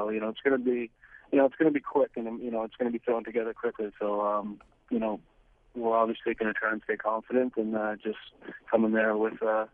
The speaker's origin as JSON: {"language": "English", "country": "Canada", "tie": "born or raised there", "said": "just because growing up in Canada, there's a lot of other sports"}